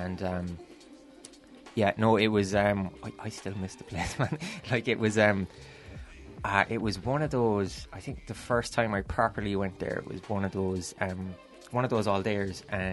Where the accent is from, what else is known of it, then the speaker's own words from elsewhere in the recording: Ireland; seeing bands here in Ireland actually doing it, you know, because I grew up out in Novel